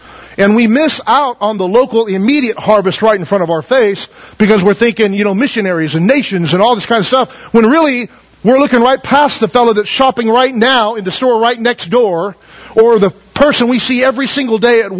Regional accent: Taft, United States; I was born and raised in Taft, but away for a long time and came back

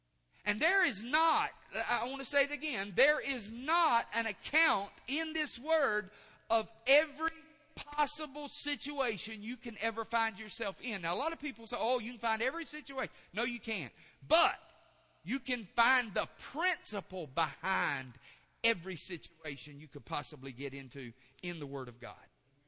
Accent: Maxton, North Carolina, United States; But if you want to know where I'm from, where I was raised in Maxton, actually out between Maxton and Laurinburg.

